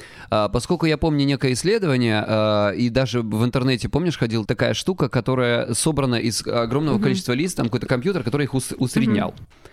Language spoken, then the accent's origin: Russian; Krasnodar Krai, Russia; я мужик, я лысый, я психолог, и я с Кубани.